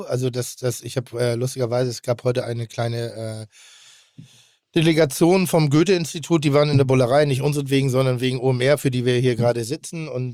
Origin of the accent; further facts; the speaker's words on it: Pinneberg, Schleswig-Holstein, Germany; Bin dann in Pinneberg groß geworden.